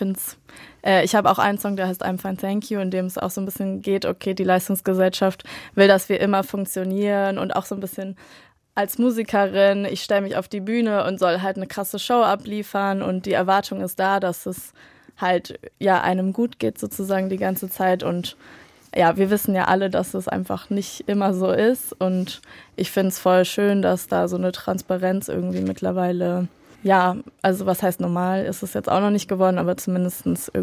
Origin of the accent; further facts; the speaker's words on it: Berlin, Germany; bin queerer Indie-Artist aus Berlin. Ich bin 25 Jahre alt und ich bin gebürtige Berlinerin und habe auch mein ganzes Leben lang hier gewohnt.